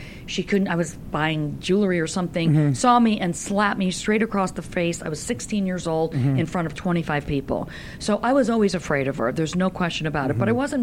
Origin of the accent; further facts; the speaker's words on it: Los Angeles, California, United States; Los Angeles.